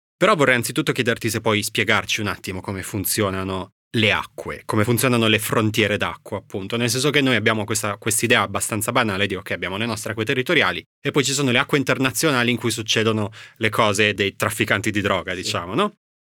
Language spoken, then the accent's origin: Italian; Bologna, Emilia-Romagna, Italy; io sono di Bologna, ci andavo spesso da ragazzino, in Riviera Romagnola non si mangia il pesce